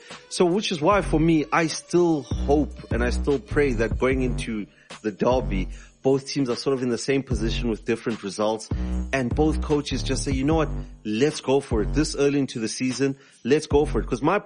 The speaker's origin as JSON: {"language": "English", "country": "South Africa", "said": "as a South African, this is our biggest game"}